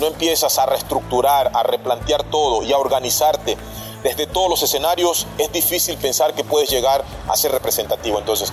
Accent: Ecuador; hoy como representante de los y las futbolistas en mi país, como lo es el gremio de los futbolistas ecuatorianos

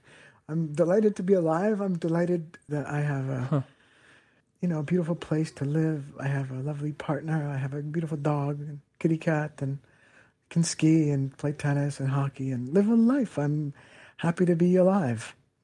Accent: United States; I read that, and I'm like, wait, I'm the American journalist prisoner in Syria

